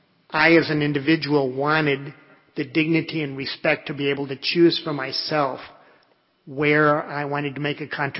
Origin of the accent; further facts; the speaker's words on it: Madison, Wisconsin, United States; I'm a lawyer from Madison.